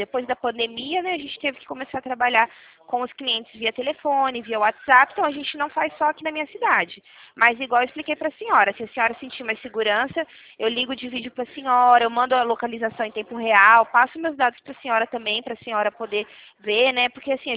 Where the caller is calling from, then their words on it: Presidente Prudente, São Paulo, Brazil; Eu falo com a senhora aqui de Presidente Prudente